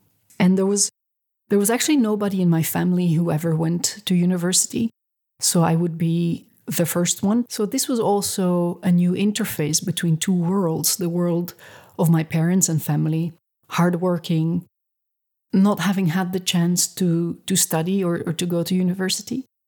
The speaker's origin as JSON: {"language": "English", "region": "Flanders", "country": "Belgium", "moved": "yes", "lives_now": "Israel", "said": "because I moved from Belgium, from the Flemish part of Belgium, to Israel."}